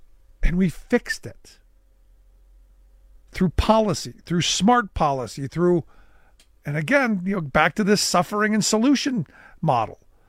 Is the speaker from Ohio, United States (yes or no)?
yes; Cleveland, Ohio, United States; my hometown of Cleveland gets a bad rap.